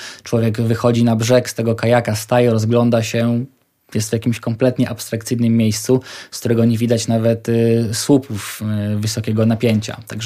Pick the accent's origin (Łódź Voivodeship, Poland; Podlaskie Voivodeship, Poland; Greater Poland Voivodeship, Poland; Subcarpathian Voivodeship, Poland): Subcarpathian Voivodeship, Poland; Rzeszów; ponieważ pochodzę z Rzeszowa